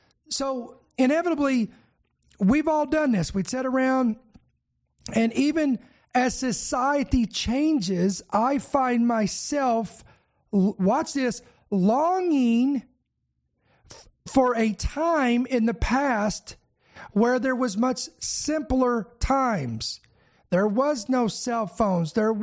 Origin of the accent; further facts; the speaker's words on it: Shepherdsville, Kentucky, United States; also born or lived in Louisville; I was born in Louisville, Kentucky, but then we moved out to a place called Shepherdsville, Kentucky. Very small town.